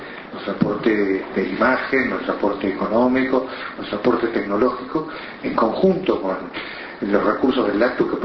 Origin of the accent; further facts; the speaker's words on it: Uruguay; los uruguayos somos tan capaces como cualquiera